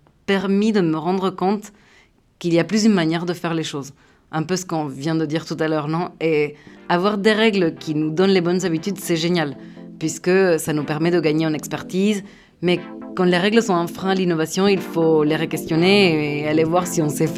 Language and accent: French; Buenos Aires, Argentina; moved away as an adult; also born or lived in London; now in France; Je suis née en Argentine, à Buenos Aires, où j'ai vécu jusqu'à mes 25 ans. Je suis partie pour étudier politique publique en urbanisme à Londres et je suis arrivée en France il y a un peu plus de 8 ans.